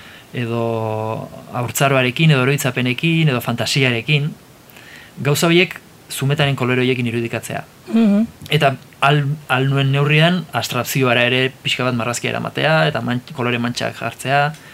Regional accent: Irun, Basque Country, Spain; Irun agertzen da nire herria

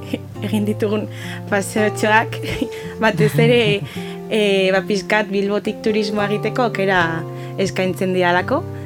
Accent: Hendaye, Nouvelle-Aquitaine, France; 22 urte ditut eta Hendaiatik nator.

